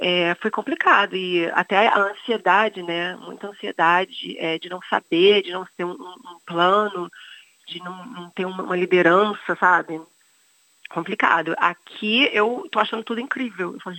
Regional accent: Petrópolis, Rio de Janeiro, Brazil; quando eu fui ficar na casa dos meus pais, que é no centro de Petrópolis, que eu sou de Petrópolis

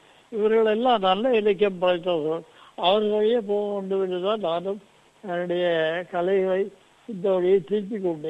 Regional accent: Thiruvananthapuram, Kerala, India; என்னோட தாய்மொழி வந்து தமிழ். அதாவது மலையாள தலைநகராக இருந்தாலும் கூட இங்கு ஒரு 40% இருக்கிறவர்கள் மலையாளிகள் மட்டுமே தமிழர்கள் தான் இருக்காங்க. அந்த தமிழர்களுக்கிடையில் ஒரு குடும்பம் தான் என்னுடைய குடும்பம்.

